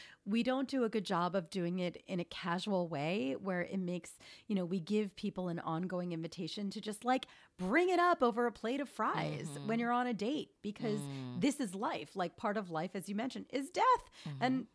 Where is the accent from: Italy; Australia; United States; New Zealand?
United States; Philadelphia, Pennsylvania; I'm from Philadelphia originally, so they kept driving back to Philly.